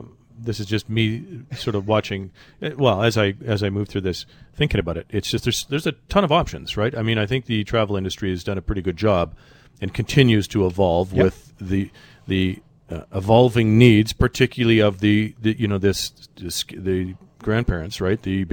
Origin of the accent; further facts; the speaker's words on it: Ireland; So, you know, I'm Irish